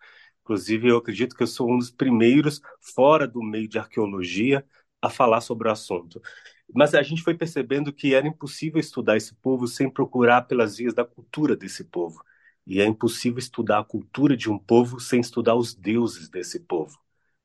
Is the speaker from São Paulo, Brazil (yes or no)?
no; Pedro Leopoldo, Minas Gerais, Brazil; ele foi descoberto em Pedro Leopoldo, que é a minha cidade natal.